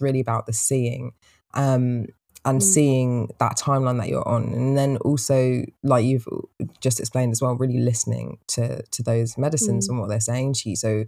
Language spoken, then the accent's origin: English; London, United Kingdom; I'm from London, bruv.